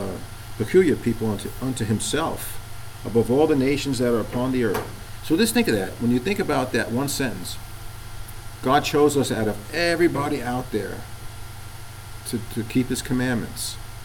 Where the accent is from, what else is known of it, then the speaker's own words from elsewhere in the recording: New York, United States; If I'm talking too fast, I'm from New York. I'll try to go slower.